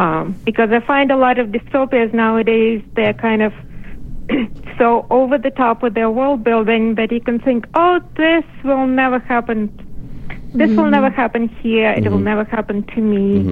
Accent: Russia; accent: Russian; now in New York, United States; even though I have my Russian accent still going, people also tell me I have a New York accent

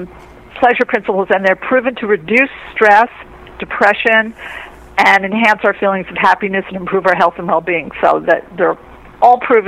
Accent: New York City, New York, United States; I'm from New York City.

